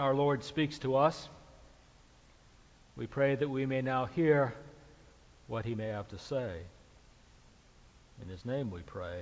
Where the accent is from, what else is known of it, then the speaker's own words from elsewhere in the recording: Ohio, United States; Now, this may be because I grew up in Ohio, or it could be an idiosyncrasy of those times